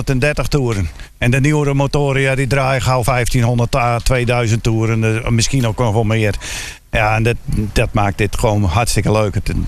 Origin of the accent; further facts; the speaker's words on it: Harlingen, Friesland, Netherlands; Een heel eind weg, Harlingen.